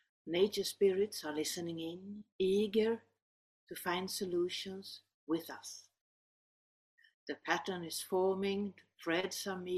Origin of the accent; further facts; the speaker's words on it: Sweden; English is a second language; I come from Sweden